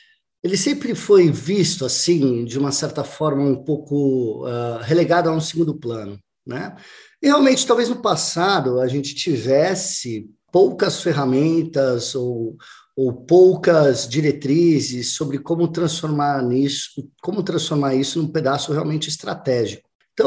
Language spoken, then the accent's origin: Portuguese; Santos, São Paulo, Brazil; eu sou de Santos, São Paulo, família de advogados, meu pai tem um escritório lá em Santos